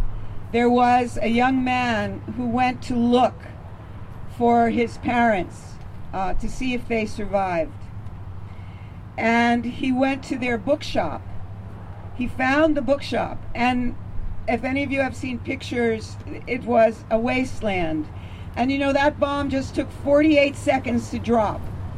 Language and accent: English; New Mexico, United States; we followed the footsteps of the bomb from my home state of New Mexico on July 14th, where it was first tested.